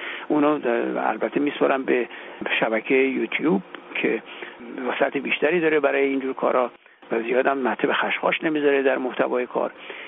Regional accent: Iran; به عنوان یک ایرانی سال نو خورشیدی، عید سعید نوروز و این ودیعه فرخنده باستانی رو به همه ایرانی ها هر کجا هستند

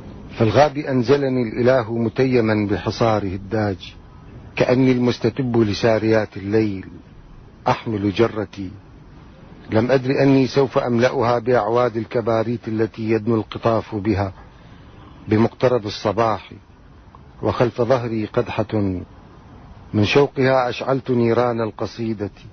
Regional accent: Baghdad, Baghdad Governorate, Iraq; born there; ولدت في بغداد عام 1964، عمري الأدبي 28 سنة، شاعر ومسرحي وطالب علوم دينية،

